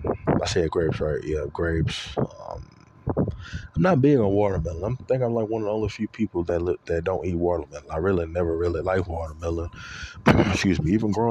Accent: Louisiana, United States; So, you know, I'm from Louisiana, I live in Texas.

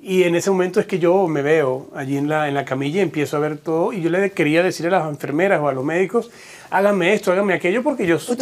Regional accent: San Cristóbal, Táchira, Venezuela; also born or lived in Maracaibo; vengo de San Cristóbal, de Venezuela, del estado Táchira. Me considero gocho de nacimiento, pero maracucho de corazón. Viví muchos años en Maracaibo, me formé como médico allá.

